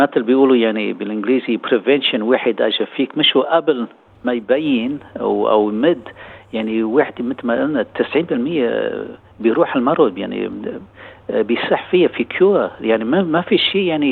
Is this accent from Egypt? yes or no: no; Lebanon; نحن جالية لبنانية وجالية عرب موجودة هون بسورة